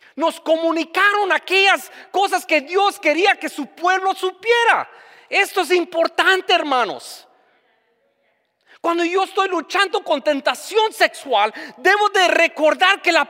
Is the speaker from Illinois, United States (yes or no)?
no; California, United States; Especialmente que soy de California, yo necesito sol.